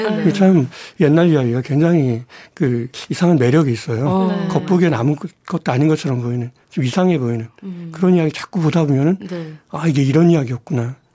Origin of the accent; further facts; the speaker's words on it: Dangjin, South Chungcheong, South Korea; 제가 아까 당진에서 태어났다고 그랬는데 네네. 정말 전기도 안 들어오는 완전 시골에서 등잔불 켜고 살았거든요.